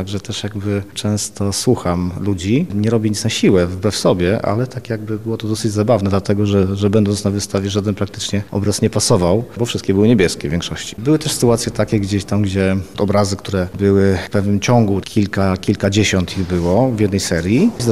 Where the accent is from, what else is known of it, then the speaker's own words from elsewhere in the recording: Lublin, Lublin Voivodeship, Poland; Ja jestem urodzony w Lublinie, no i z wyboru lublinianin, dlatego że wróciłem do Lublina po studiach.